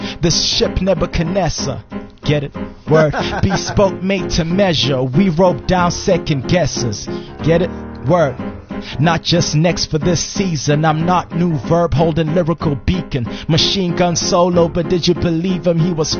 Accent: Durban, KwaZulu-Natal, South Africa; I'm from Durban, man.

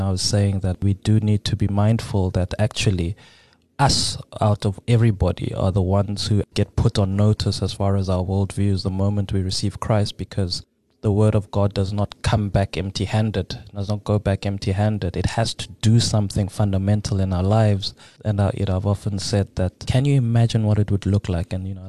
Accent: Pretoria, Gauteng, South Africa; I am born and bred in Pretoria, South Africa.

